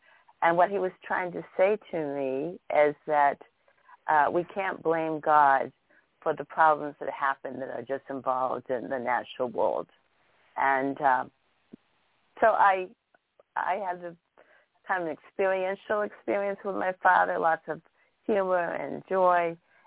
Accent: Hollis, Maine, United States; So I'm from Maine, and as we talk along, you will be able to hear my accent. It's never really disappeared. I grew up in a small town called Hollis, which is about 40 minutes west of Portland.

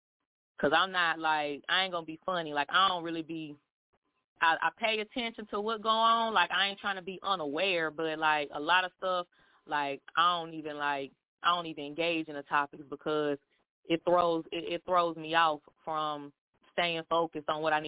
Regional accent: Winston-Salem, North Carolina, United States; now I'm from East Winston. I haven't stayed here

